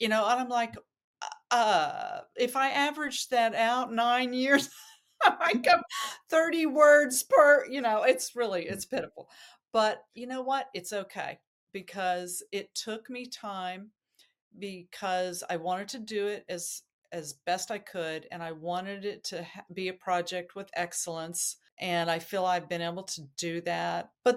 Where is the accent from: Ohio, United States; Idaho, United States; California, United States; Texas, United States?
Idaho, United States; born there; And of course, I was born in Idaho. So it was a great chance for me to go back to my roots and kind of grab the beauty of that place.